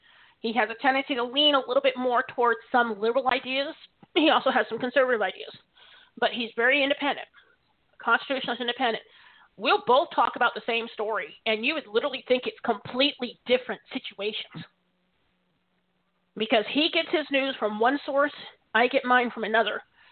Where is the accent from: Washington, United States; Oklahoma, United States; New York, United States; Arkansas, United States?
Washington, United States; Puyallup; There was a local Puyallup newspaper here. Yeah, I just said my hometown, Puyallup, Washington.